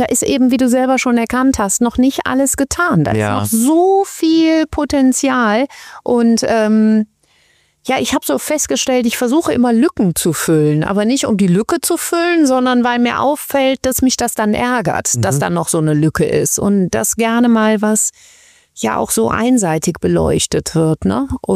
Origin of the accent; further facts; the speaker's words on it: Germany; Ich bin sehr stolz als Deutsche